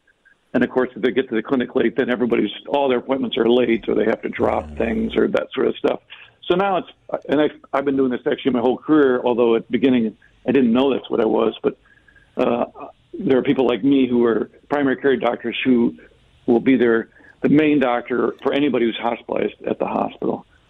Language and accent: English; Illinois, United States; Yeah, so I'm originally from Northern Illinois, kind of on the very edge of the Chicago suburbs